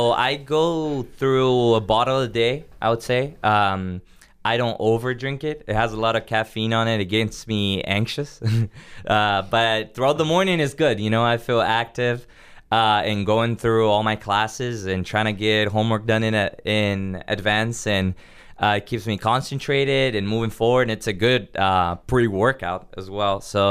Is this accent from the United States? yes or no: no; Brazil; also born or lived in Uruguay; I was born in Uruguay, grew up in Brazil, so that makes me like a huge soccer fan